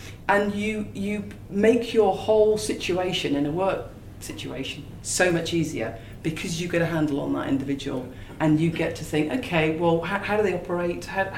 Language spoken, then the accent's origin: English; Bristol, South West England, United Kingdom; I was down in the West Country, if I come from Bristol